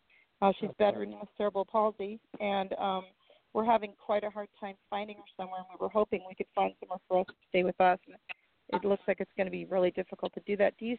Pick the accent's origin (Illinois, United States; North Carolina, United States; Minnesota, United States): Minnesota, United States; now in Phoenix, United States; I'm from Minnesota, so that's where my family's from. So I live in Phoenix now, but yeah.